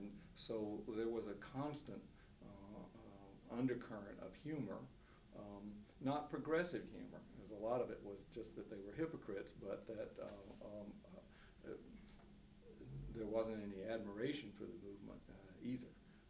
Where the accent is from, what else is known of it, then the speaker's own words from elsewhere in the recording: Atlanta, Georgia, United States; Well, I was born in January 14th, 47, mm-hmm. I'm 63, mm-hmm. In Atlanta. So I grew up in Atlanta, Dr. King's hometown.